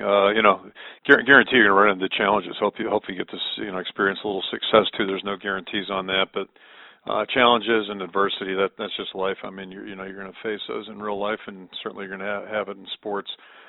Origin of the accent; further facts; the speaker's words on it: Pittsburgh, Pennsylvania, United States; also born or lived in Michigan; I was born in Michigan, but grew up in Pittsburgh, that's home for me.